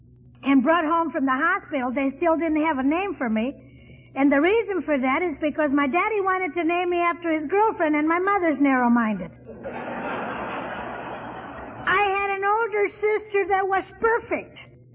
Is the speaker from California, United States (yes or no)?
yes; California, United States; But I'm from Southern California, and I just get, there's something about my lungs that just can't stand all this clear air.